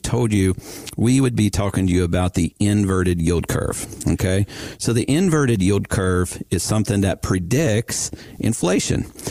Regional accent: West Virginia, United States; moved away; So I moved to North Carolina from the north in 1996. I come from West Virginia, not quite as far up there.

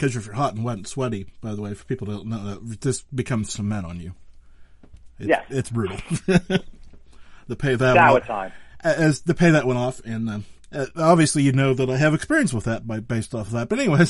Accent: Pennsylvania, United States; I'm from Western Pennsylvania, so I'm a Pirates fan.

